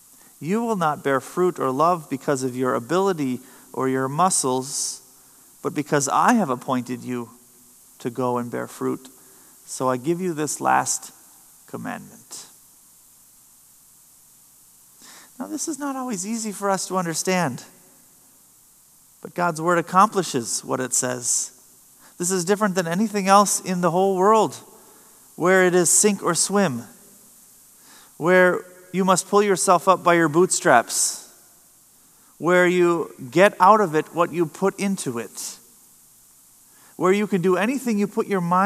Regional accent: Moorhead, Minnesota, United States; I remember growing up in Moorhead, I had a friend who just lived a couple houses down along the river.

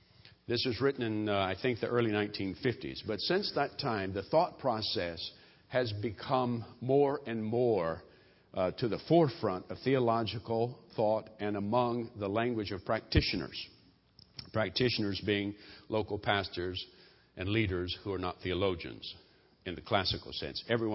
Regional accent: the South, United States; I'm from the South.

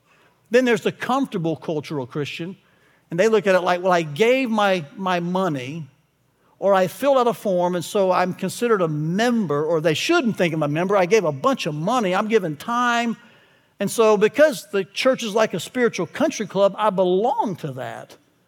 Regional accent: Tennessee, United States; now in Alabama, United States; I live in Alabama. I'm from Tennessee. I'm in the Bible Belt. I live in the buckle of the Bible Belt.

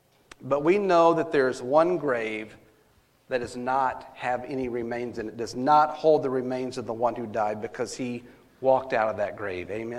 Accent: Glen Rose, Texas, United States; Whenever I'm down in my hometown of Glen Rose and down in Texas, I always take time to visit Squaw Creek Cemetery.

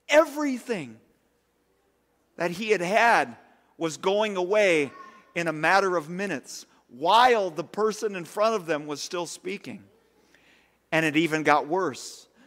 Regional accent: Spencer, Iowa, United States; In my hometown of Spencer, Iowa, which is in the northwest corner of Iowa

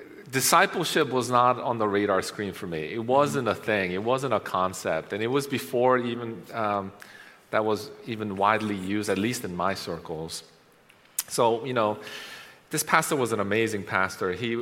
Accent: Maryland, United States; So we drove from Maryland. I grew up in Maryland, all the way up to Long Island.

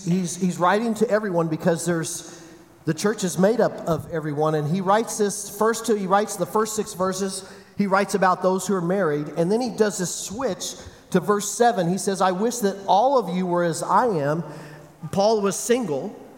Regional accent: Kansas, United States; also born or lived in California; Heather and I grew up in Kansas. We'd lived in California for 15 years. But we'd grown up here.

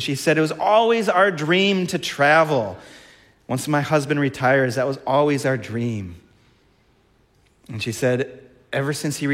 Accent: Blaine, Minnesota, United States; I'm from the area. You know, I grew up in Blaine.

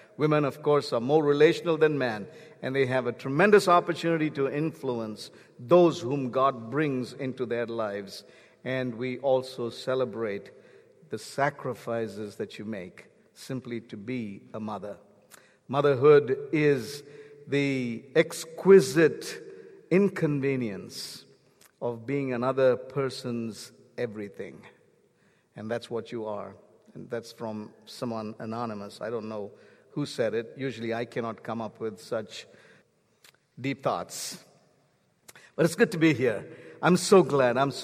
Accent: India; Because I'm from India, I thought I'd use that.

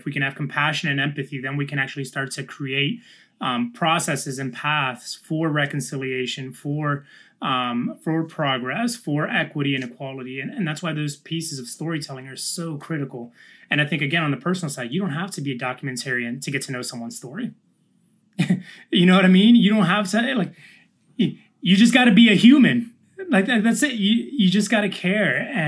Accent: Daytona Beach, Florida, United States; also born or lived in New York / Jacksonville; I grew up in Daytona Beach, where I was born in New York, moved to Daytona Beach in middle school, high school. And then lived in college, lived in Jacksonville, Florida, which is also like another beach city.

